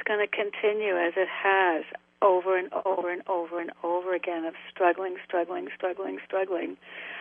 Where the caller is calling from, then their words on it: Connecticut, United States; I'm in Connecticut.